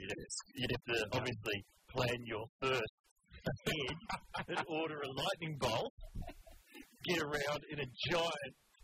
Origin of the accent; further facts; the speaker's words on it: New Zealand; I guess I'd use split ends because I'm from New Zealand.